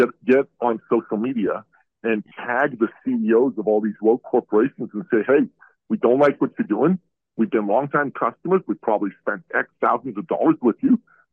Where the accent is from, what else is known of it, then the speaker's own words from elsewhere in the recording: Iran; moved away; Look, I'm an immigrant from Iran.